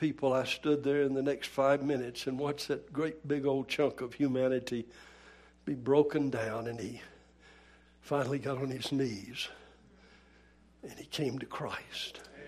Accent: Georgia, United States; I grew up in Georgia in peach country.

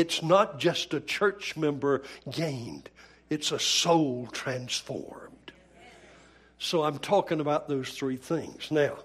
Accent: Georgia, United States; I grew up in Georgia in peach country.

